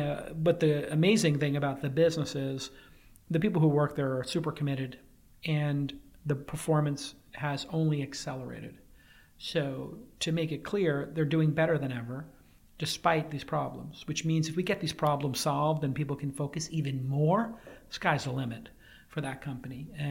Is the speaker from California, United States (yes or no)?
no; Brooklyn, New York, United States; When I grew up in Brooklyn, we would literally have to sit in the back of a taxi, get in an argument with the driver about going to Brooklyn